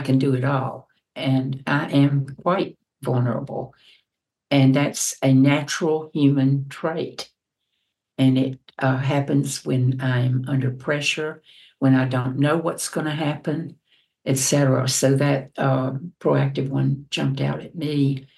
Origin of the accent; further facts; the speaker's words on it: United States; I'm an American, and there is a lot of uncertainty in this country right now.